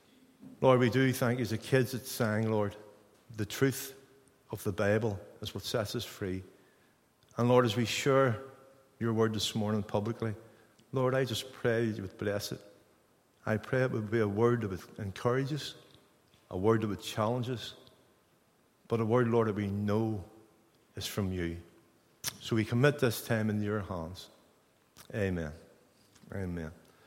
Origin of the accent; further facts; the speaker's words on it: Ireland; I'm from Ireland, so I will try to slow down